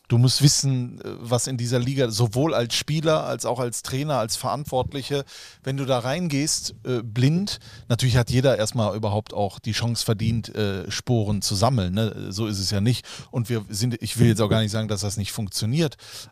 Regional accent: Düsseldorf, North Rhine-Westphalia, Germany; born there; Ich bin ja in Düsseldorf geboren.

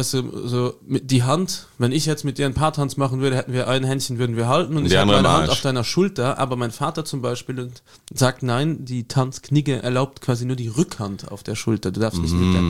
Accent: Luxembourg; Nee, bei uns war in Luxemburg Classic, was machst du, wenn du fertig bist mit der Matura, gehst ins Casino.

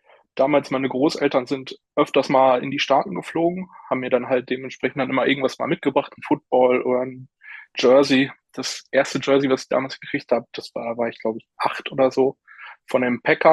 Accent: Paderborn, North Rhine-Westphalia, Germany; Nee, ich komme aus Paderborn, aus Ostwestfalen.

